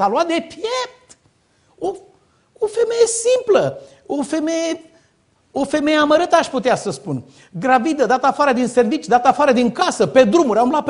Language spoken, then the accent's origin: Romanian; Târgoviște, Dâmbovița, Romania; când revăd orașul natal, Târgoviște